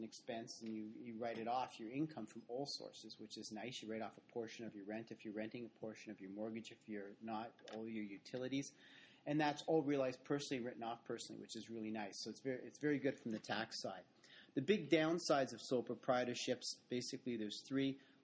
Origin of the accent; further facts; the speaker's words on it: Ontario, Canada; I don't suspect you will since we're all from Ontario in this room right now